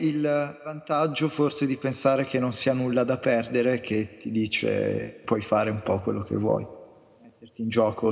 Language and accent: Italian; Milan, Lombardy, Italy; Sono nato e cresciuto a Milano. Sono stato fortunato di andare alla scuola internazionale che mi ha permesso di imparare l'inglese prima ancora dell'italiano